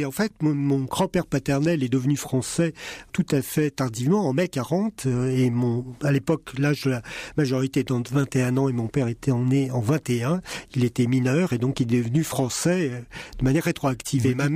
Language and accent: French; France; Je suis descendant de russe blanc. Je suis français d'origine russe blanche, puisque mes quatre grands-parents, mes deux grands-pères étaient officiers de la marine impériale russe, et mes quatre grands-parents étaient russes blancs